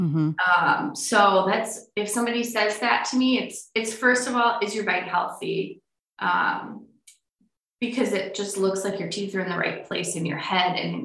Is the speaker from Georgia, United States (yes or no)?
no; Grosse Pointe, Michigan, United States; also born or lived in Detroit; So I am originally from Grosse Pointe and so moved here from Detroit again after getting married